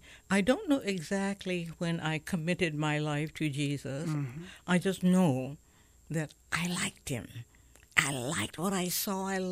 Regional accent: Honolulu, Hawaii, United States; born or raised there

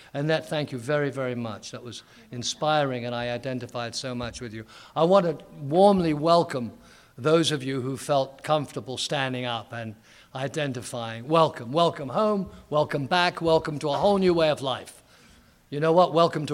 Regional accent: London, United Kingdom; Actually, I'm from London. As many of you might have guessed, I'm from England. And I was born during the war. That's the Second World War.

